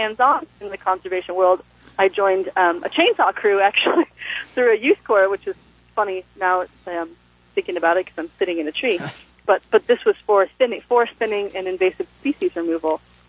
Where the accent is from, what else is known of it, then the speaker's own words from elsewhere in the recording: Rocky Mountains, United States; So like I was saying, you know, I grew up in the Rocky Mountains, and I ended up doing a lot of backpacking there